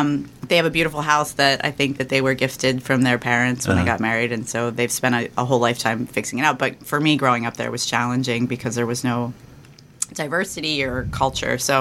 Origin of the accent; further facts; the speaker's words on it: Punxsutawney, Pennsylvania, United States; I grew up in Western Pennsylvania in Punxsutawney, Pennsylvania.